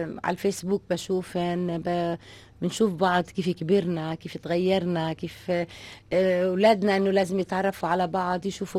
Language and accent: Arabic; Tunisia; اهلي في تونس اخواتي، بعدين روحوا سنه 94 مع الفلسطينيين اللي طلعوا، لكن أنا بقيت لحالي هنا، ظليت في تونس متزوجة وقاعدة في تونس، فما روحتش معاهن.